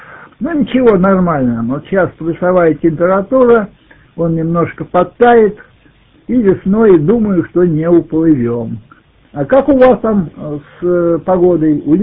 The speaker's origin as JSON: {"language": "Russian", "country": "Russia", "said": "Я говорю, какой я москвач? Я 117 километров от Москвы."}